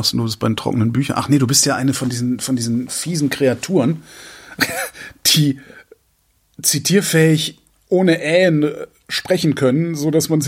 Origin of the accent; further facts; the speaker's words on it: Rhineland, Germany; Also das Rheinland, wo ich herkomme, empfinde ich als freundlich.